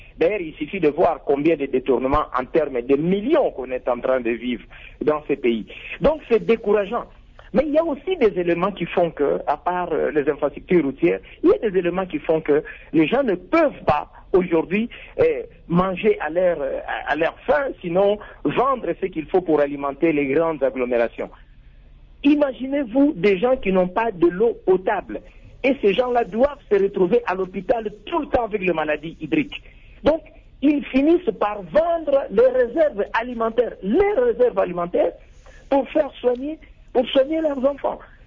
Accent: Kongo Central, DR Congo; chez nous, dans le Congo central

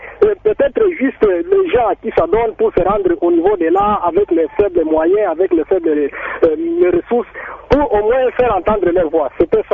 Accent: Maniema, DR Congo; Moi, ici, chez nous, au Maniema

